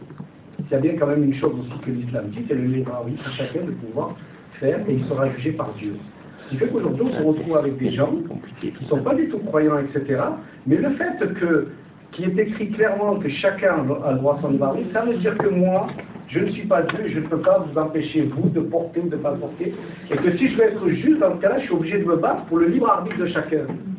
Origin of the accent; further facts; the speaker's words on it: Avignon, Provence-Alpes-Côte d'Azur, France; moi je viens d'Avignon